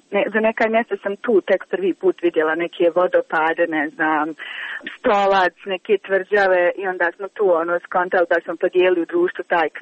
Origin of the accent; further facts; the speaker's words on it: Kakanj, Zenica-Doboj Canton, Bosnia & Herzegovina; moje društvo je, mi smo iz Kaknja